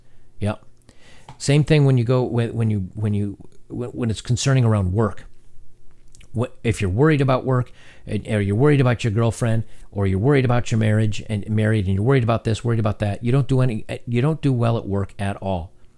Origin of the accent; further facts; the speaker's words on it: Louisiana, United States; I grew up in Louisiana where the definition of a man is very narrow.